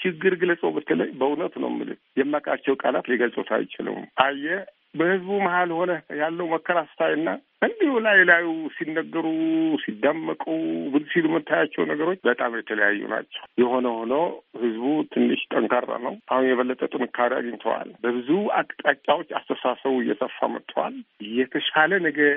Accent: Tigray, Ethiopia; እኔ እዚሁ ከተማ ውስጥ ነው ያለሁት። እዚህ ተወለድኩ፣ እዚህ ያደግኩ፣ እዚህ ያረጀሁት። አሁን እዚህ ነው ያለሁት።

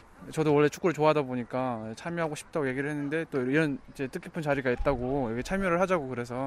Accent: North Korea; now in South Korea; 저도 이제 새터민이기 때문에, 탈북자이기 때문에

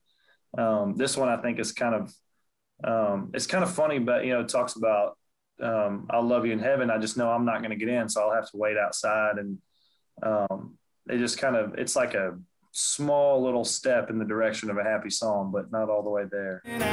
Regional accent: Texas, United States; And there's kind of growing up just north of Houston, there's like there's several different very strong influences that have been a part

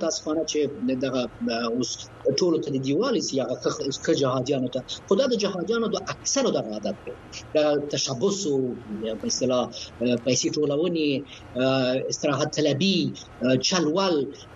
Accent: Kabul, Afghanistan; چې زه خپل د کابل یم

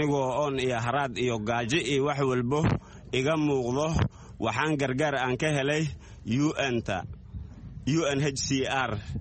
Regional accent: Mogadishu, Banaadir, Somalia; Waxaan ka imid magaalada Muqdisho, qaasatan degmada Madiino, qaybteedii Dharkeynley, nabaaxiga biyo dega Macalin Nuur Macalin Siyaad ayaan ka imaaday.

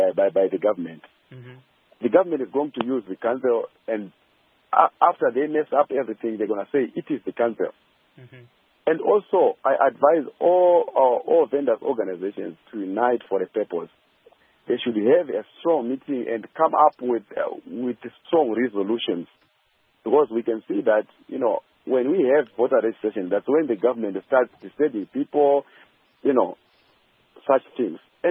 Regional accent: Mhondoro-Ngezi, Mashonaland West, Zimbabwe; I'm from Mondorongezi.

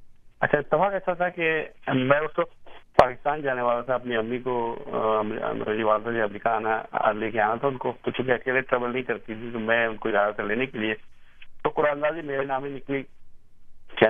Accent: Bangladesh; also born or lived in Pakistan; now in United States; اور میں وہیں پلا بڑھا. اور جب 1971 میں بنگلہ دیش بن گیا تو اس کے بعد ہم لوگ ایک دو سال وہاں رہے, پھر 73 میں میں پاکستان آ گیا

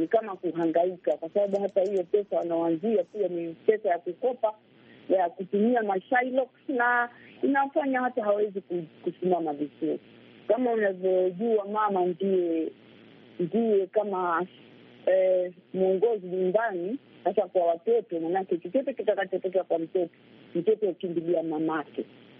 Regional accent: Tezo, Kilifi County, Kenya; na natoka kaunti ya Kilifi kule area za Tezo.

